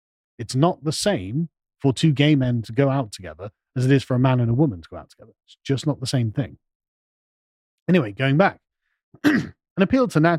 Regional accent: England, United Kingdom; I'm an Englishman, right?

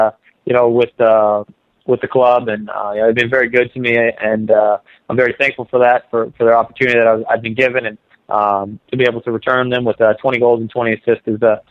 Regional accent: Midwest, United States; now in Columbus, United States; You know, the city's been good to me. I'm from the Midwest.

